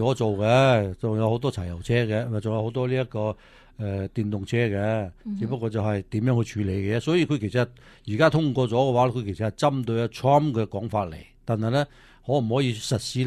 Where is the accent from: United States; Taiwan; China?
United States; California; 或者是我们加州人的普遍都会认为